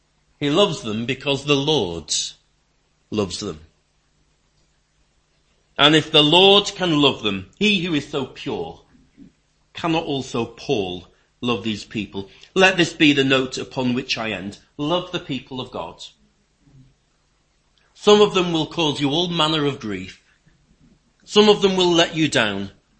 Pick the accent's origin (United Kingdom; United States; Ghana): United Kingdom; England; I would naturally, as an Englishman, propose that a handshake is perfectly adequate for our needs here